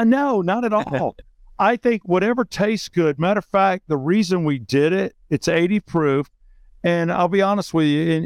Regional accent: Atlanta, Georgia, United States; And I'm from the West End. I'm from Atlanta.

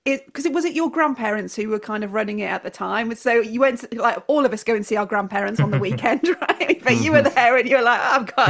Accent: Wales, United Kingdom; I'm not from that area at all. I'm from South Wales, but my family all live in Southampton.

